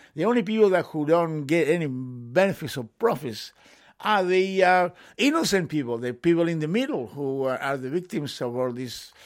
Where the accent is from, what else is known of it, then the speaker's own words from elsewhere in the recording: Chile; now in England, United Kingdom; I'm from Chile, in South America, you know.